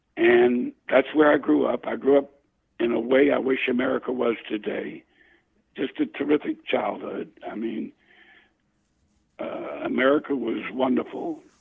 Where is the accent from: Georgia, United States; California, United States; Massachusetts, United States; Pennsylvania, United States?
Georgia, United States; Savannah; Anyhow, I grew up in Savannah. My mother and father from Savannah. Both sets of my grandparents were born in Savannah. So we've been there a long time.